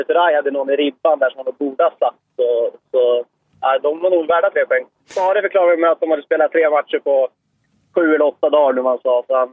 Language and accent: Swedish; Eskilstuna, Södermanland, Sweden; Jag är ju från Eskilstuna